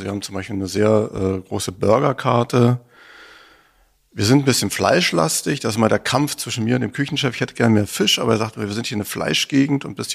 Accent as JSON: {"language": "German", "region": "Berlin", "country": "Germany", "tie": "born or raised there", "lives_now": "Rostock, Germany", "said": "Und ich bin in Berlin aufgewachsen, habe dann meine Frau kennengelernt, die aus Rostock kam, und so hat sie mich dann nach Rostock verschleppt"}